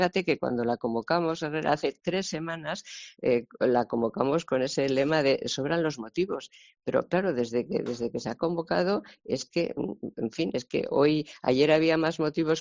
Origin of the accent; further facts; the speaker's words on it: Spain; somos los españoles los que estamos movilizados para frenar un ataque a la democracia